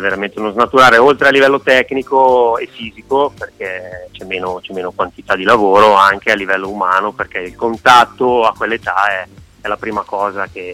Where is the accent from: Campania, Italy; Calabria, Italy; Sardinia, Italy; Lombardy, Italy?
Lombardy, Italy; però essendo cresciuto vicino a Monza alla fine era la squad